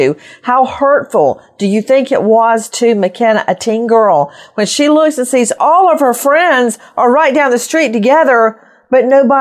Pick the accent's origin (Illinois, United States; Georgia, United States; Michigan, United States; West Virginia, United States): Georgia, United States; Macon; I was driving the twins to my hometown of Macon, Georgia